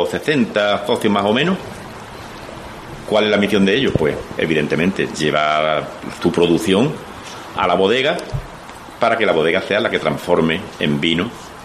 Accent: Chiclana de la Frontera, Andalusia, Spain; Yo soy viticultor de Chiclana, porque ahí es donde me he criado y ahí es donde vivo.

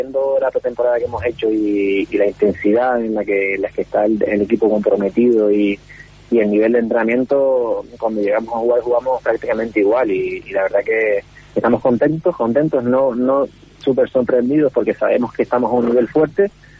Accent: Canary Islands, Spain; más siendo canario y que llevaba seis años viviendo fuera y jugando fuera, ya tenía ganas de ir a casa

